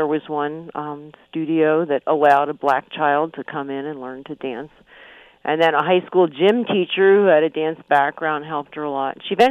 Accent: Philadelphia, Pennsylvania, United States; Yeah, well, I'm from the Philadelphia Irish, as you know.

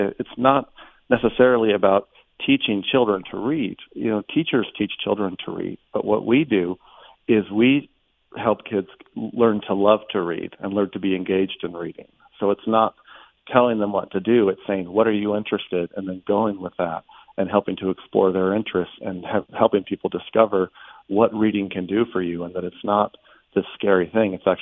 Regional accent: Tucson, Arizona, United States; also born or lived in San Francisco; And when I moved back to Tucson, I was in San Francisco for about 20 years, but I grew up here in Tucson.

